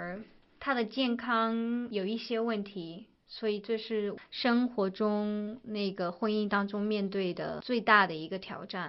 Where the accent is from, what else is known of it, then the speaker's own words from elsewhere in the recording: China; now in United States; 我们刚从中国搬到美国来的时候